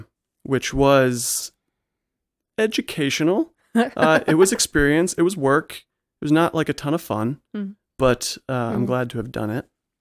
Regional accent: Indianapolis, Indiana, United States; I grew up in Indianapolis. That's from Indiana.

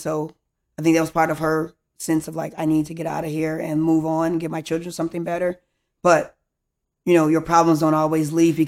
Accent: Harvey, Illinois, United States; born there; also born or lived in Chicago / Minnesota; Yeah, so I was born in Harvey, Illinois, a small town. Then we left Harvey, moved to Chicago for a little bit. Wasn't the greatest. And so my mom moved to Minnesota, her and her sister.

